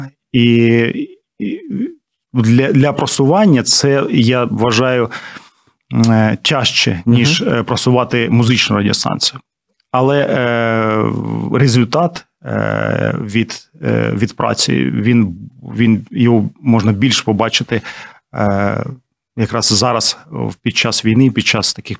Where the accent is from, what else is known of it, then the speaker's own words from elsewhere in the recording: Sloviansk, Donetsk Oblast, Ukraine; я з Донецької області, з міста Слов'янська. І в 2014 році Слов'янськ був окупований